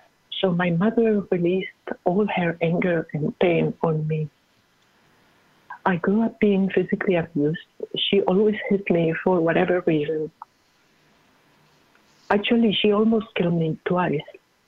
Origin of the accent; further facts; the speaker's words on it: Venezuela; I was born and raised in Venezuela to a Syrian immigrant family.